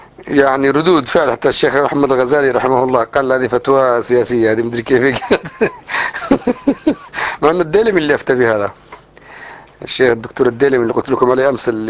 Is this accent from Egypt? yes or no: no; Yemen; هذه عملت مشاكل عندنا في اليمن لما حدثت الحرب بين الشمال والجنوب